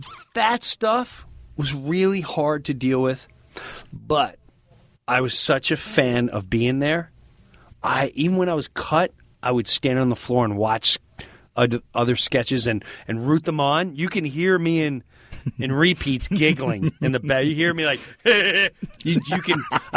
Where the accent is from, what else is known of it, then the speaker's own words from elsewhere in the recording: New York, United States; I'm Long Island. Long Island.